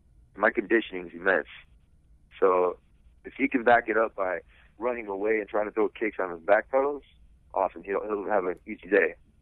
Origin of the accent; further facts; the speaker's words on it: Michigan, United States; I'm from Michigan. You guys know it. I'm a hard worker.